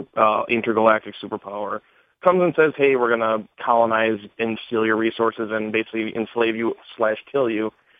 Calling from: Wisconsin, United States; from Wisconsin.

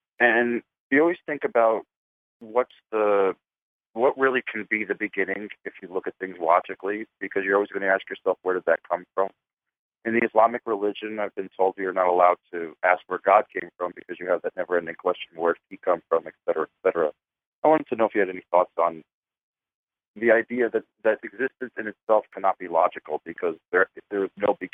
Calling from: New Jersey, United States; from New Jersey.

